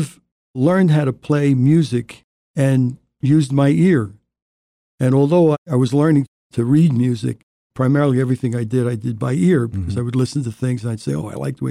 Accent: Newark, New Jersey, United States; Originally from Newark, New Jersey. Mm-hmm. And I grew up in an area called Down Neck.

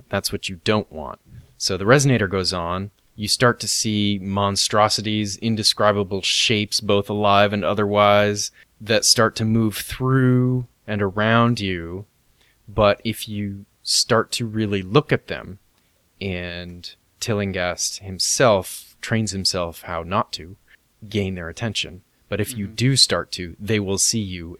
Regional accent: Bangor, Maine, United States; Filmed at my hometown airport in Bangor.

